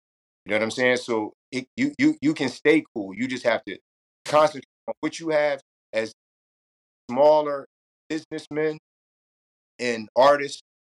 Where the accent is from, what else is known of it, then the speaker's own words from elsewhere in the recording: New York City, New York, United States; I grew up in New York in Soho, stayed Soho for a long time with the big Midtown on the side.